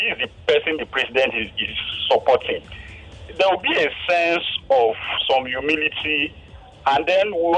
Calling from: Ekwe, Imo, Nigeria; I'm calling from Ekwe.

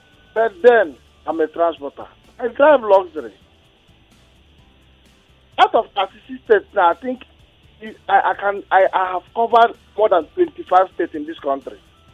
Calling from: Lagos, Nigeria; I'm calling you from Ojo Alaba.

